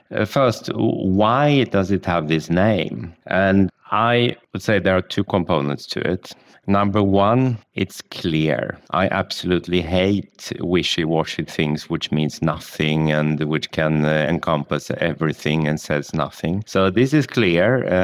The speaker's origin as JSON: {"language": "English", "country": "Sweden", "moved": "as an adult", "said": "first in my home country, Sweden"}